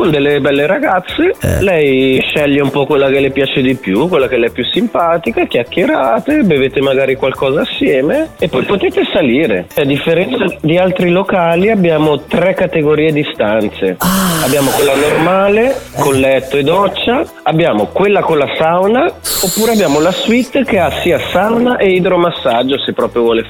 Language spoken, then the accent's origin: Italian; Portugal; Italian is a second language; Io sono del Portogallo.